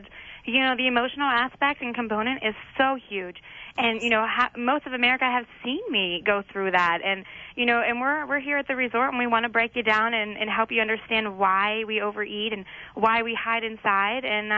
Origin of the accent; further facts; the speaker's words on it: Pittsburgh, Pennsylvania, United States; I am 26 from Pittsburgh, Pennsylvania, and I just came off of season 12 of the Biggest Loser.